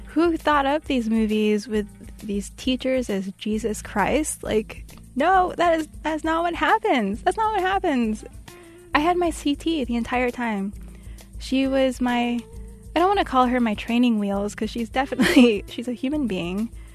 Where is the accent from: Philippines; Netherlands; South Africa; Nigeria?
Philippines; now in United States; I'm Filipino. I'm Filipino-American, and here I am, like a person of color, teaching the colonial powers language to other students of color.